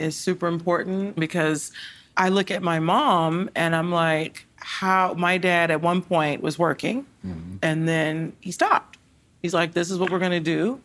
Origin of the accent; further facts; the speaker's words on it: Compton, California, United States; We grew up in Compton, mm-hmm. but we had everything that we could have needed and more, even if they were shooting in the streets.